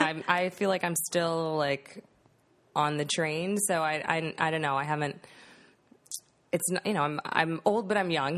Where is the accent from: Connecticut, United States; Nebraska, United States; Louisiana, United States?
Louisiana, United States; born there; I was born in Louisiana.